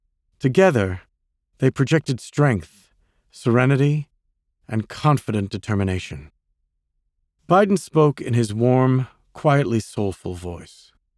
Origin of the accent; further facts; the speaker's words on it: United States; Remember, folks, we're all Americans.